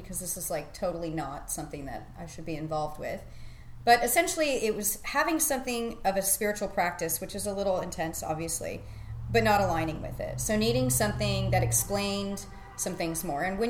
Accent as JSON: {"language": "English", "region": "California", "country": "United States", "said": "I'm from California, so you can't take me seriously with that acronym."}